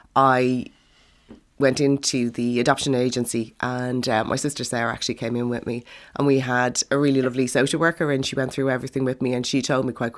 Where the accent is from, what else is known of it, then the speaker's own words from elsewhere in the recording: Dublin, Leinster, Ireland; born there; I was born in Dublin, in Hollow Street.